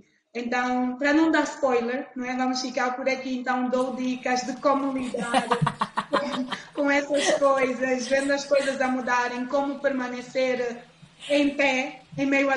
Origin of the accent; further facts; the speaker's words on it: Angola; para quem é africano, para quem é nosso, assim, está falando agora já como angolana